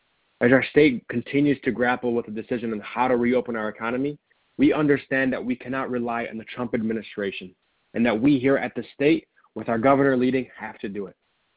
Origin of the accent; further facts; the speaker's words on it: Dearborn, Michigan, United States; the residents of my hometown, the city of Dearborn.